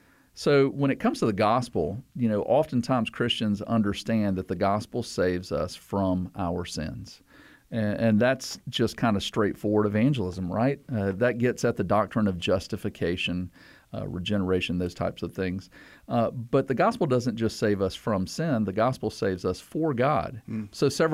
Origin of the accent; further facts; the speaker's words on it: the South, United States; So I'm from the South.